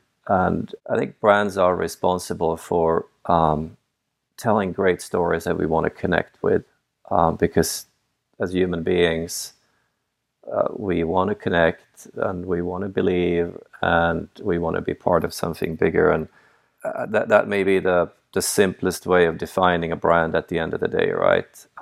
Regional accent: Sweden; By the way, I am from Sweden originally.

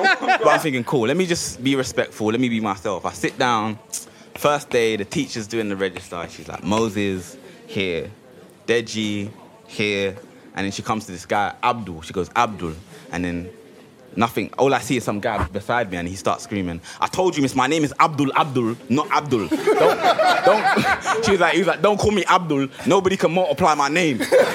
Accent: East Ham, London, United Kingdom; I came from Ends and then I went to Haven sixth form. And when you move from somewhere like Ends, East Ham to Haven, you see new people.

